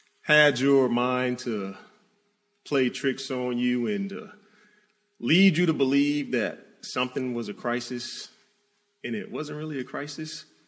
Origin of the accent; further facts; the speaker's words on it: Florida, United States; brother, I'm not even from Alabama. I'm from Florida. I root for Florida State.